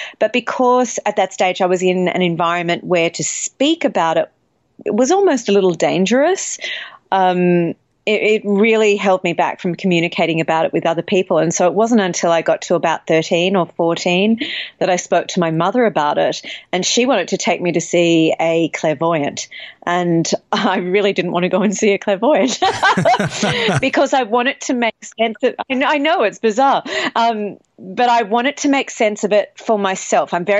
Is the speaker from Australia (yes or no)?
yes; Australia; own bloodline, which is essentially, you know, a little Irish, a little Welsh, a whole lot of other stuff just thrown in because I'm Australian, who knows.